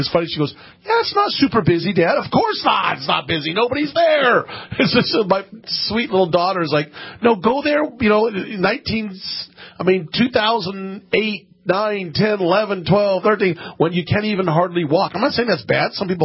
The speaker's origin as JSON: {"language": "English", "town": "Penryn", "region": "California", "country": "United States", "tie": "born or raised there", "said": "I grew up in Penryn, California, so that's the problem of 600 population"}